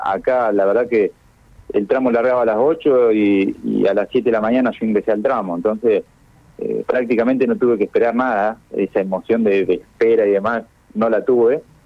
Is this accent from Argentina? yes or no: yes; Argentina; La verdad, nosotros en Argentina vemos el auto a lo lejos que aparece y no hay una persona que no empiece a gritar.